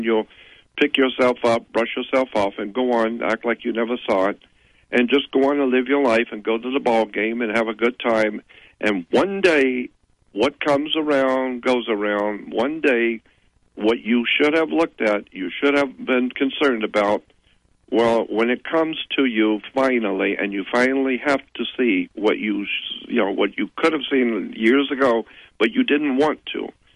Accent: Florida, United States; moved away as an adult; now in Los Angeles, United States; Originally, I'm from the South. I'm from Florida, and I ended up in Los Angeles back in 59.

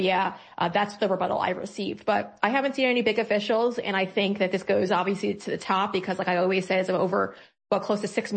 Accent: New York, United States; because as a New Yorker, I'm well aware

